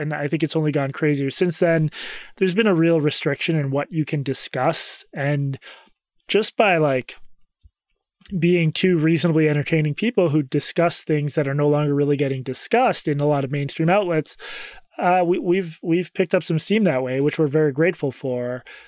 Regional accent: Massachusetts, United States; I come from an upper middle class upbringing outside Boston

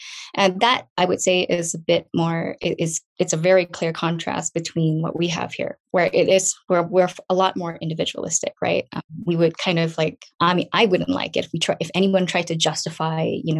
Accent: Singapore; growing up in Singapore helped to kind of feed that view

